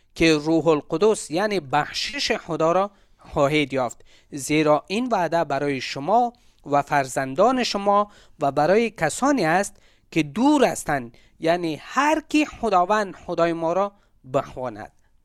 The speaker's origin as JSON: {"language": "Persian", "country": "Afghanistan"}